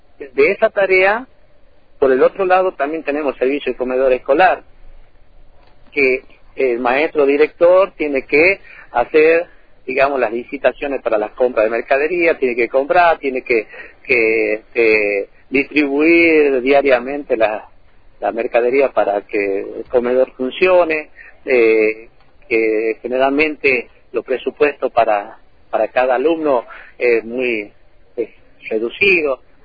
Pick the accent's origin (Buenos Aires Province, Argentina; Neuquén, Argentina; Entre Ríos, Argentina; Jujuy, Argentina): Jujuy, Argentina; Fraile Pintado; en el pueblo donde yo nací, yo soy de Fraile Pintado, acá en la provincia de Jujuy